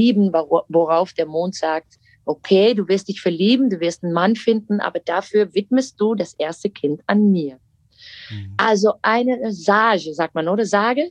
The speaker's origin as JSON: {"language": "German", "country": "Netherlands", "second_language": "German", "said": "Ihr seid doch Deutsch, ich nicht. Ich bin Holländerin, ja."}